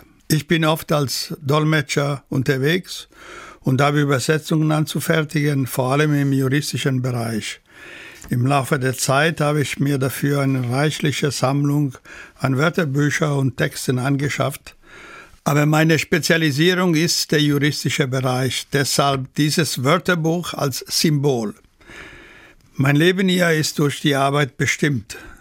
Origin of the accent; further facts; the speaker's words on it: Alberobello, Apulia, Italy; vor allem in Alberobello in der Provinz Bari, mein Geburtsort und meine erste Heimat.